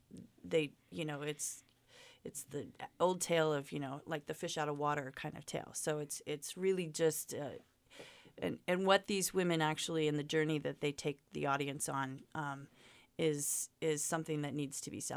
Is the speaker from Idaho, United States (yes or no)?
yes; Coeur d'Alene, Idaho, United States; I grew up in Coeur d'Alene. Started my theater career when I was 18, I think.